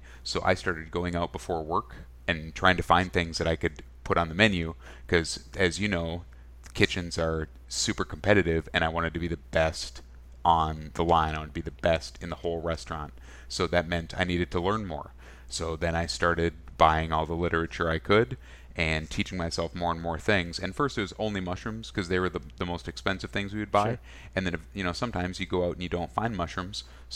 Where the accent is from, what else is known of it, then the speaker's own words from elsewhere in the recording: Minnesota, United States; also born or lived in Wisconsin; So I'm from Minnesota. But I was born in Wisconsin. I grew up in Minnesota